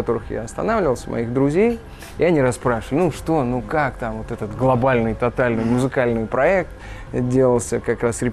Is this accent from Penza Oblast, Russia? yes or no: yes; Penza, Penza Oblast, Russia; У нас просто я из Пензы